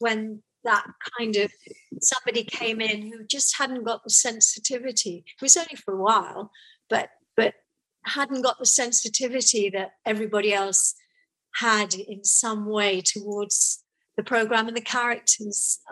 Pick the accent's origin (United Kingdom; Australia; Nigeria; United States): United Kingdom; South East England; it reminded me of the Sussex countryside because I was brought up in Sussex.